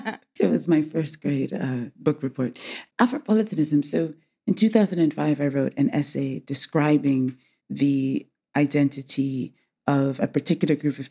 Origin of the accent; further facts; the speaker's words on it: England, United Kingdom; born there; also born or lived in United States / Rome, Italy / Berlin, Germany / Lisbon, Portugal; I was born in England. I was educated in the United States. And back in England, I've lived in Rome, I've lived in Berlin, I've lived in Lisbon.